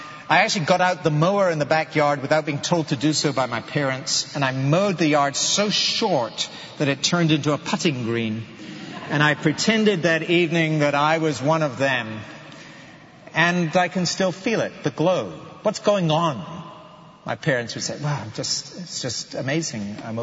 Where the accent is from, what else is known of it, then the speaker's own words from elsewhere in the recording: Edinburgh, Scotland, United Kingdom; So I'm 14 years of age. It's 1966. I'm living in my hometown of Edinburgh.